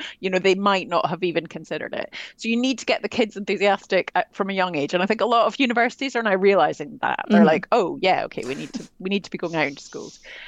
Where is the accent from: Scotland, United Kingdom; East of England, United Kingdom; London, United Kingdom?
Scotland, United Kingdom; I mean, we don't play in Scotland either. I'm Scottish, right.